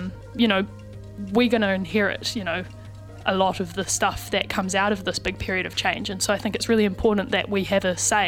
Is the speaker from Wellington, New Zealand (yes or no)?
no; Christchurch, Canterbury, New Zealand; There's a few people from Christchurch involved because that's my hometown is.